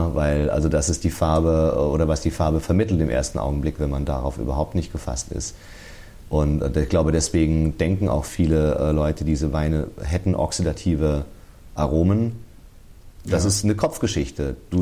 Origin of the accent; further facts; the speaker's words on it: Würzburg, Bavaria, Germany; Als Würzburger ist das natürlich kein Wunder.